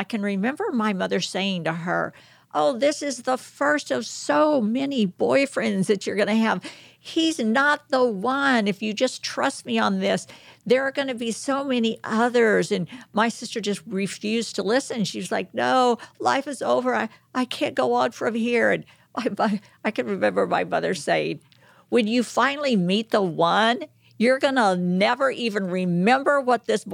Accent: Texas, United States; Listen, I'm from Texas. So any analogy you give that has a rodeo in it, I could completely understand.

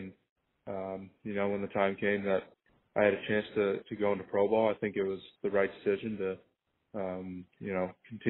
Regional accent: Orlando, Florida, United States; Growing up in Orlando, there wasn't a team in that area.

